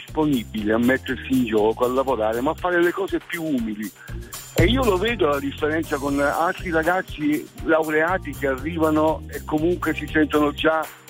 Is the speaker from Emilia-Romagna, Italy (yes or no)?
yes; Bologna, Emilia-Romagna, Italy; Sì, siamo da Bologna, sì, adesso andando al lavoro.